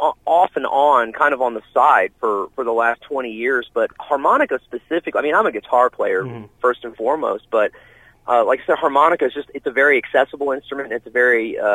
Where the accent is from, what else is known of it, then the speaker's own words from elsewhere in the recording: Galveston, Texas, United States; now in Houston, United States; I'm from Galveston originally, which is down on the coast of Texas. The Houston's only 50 miles up, you know, the coast, and that's where I've been living for the last 20 something years.